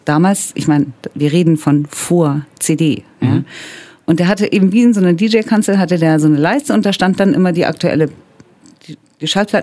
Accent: Bavaria, Germany; Und ich bin in Bayern aufgewachsen.

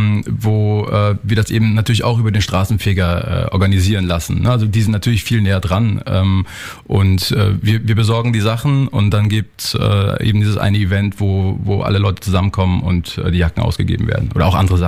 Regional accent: Berlin, Germany; Aus Berlin.

